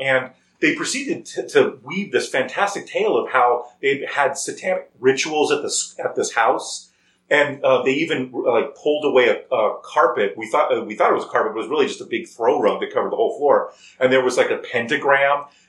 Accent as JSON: {"language": "English", "town": "Yuma", "region": "Arizona", "country": "United States", "tie": "born or raised there", "said": "We had investigated strange lights out in the foothills where I grew up in Yuma, Arizona."}